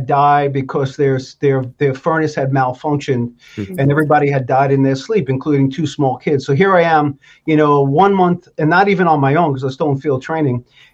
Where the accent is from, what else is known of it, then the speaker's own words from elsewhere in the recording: New York City, New York, United States; I grew up in New York City and learned to fish in the reservoirs, you know, in Westchester County